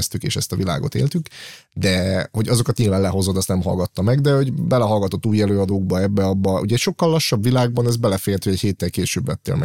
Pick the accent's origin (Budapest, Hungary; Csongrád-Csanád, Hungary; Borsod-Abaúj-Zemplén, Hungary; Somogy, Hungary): Csongrád-Csanád, Hungary; Szeged; Így van, én szegedi származású vagyok